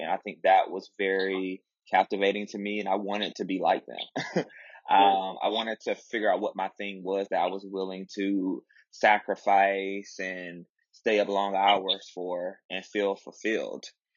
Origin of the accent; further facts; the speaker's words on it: Tuskegee, Alabama, United States; Originally from Tuskegee, Alabama specifically. And I went to Tuskegee University. So I went to college in my hometown, stayed on campus.